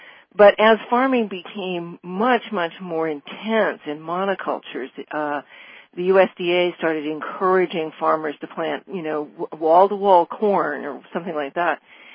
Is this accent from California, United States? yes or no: yes; California, United States; I've lived in California in various places all my life. I grew up in the Bay Area in more of an urban environment. But when I was little, I moved to the country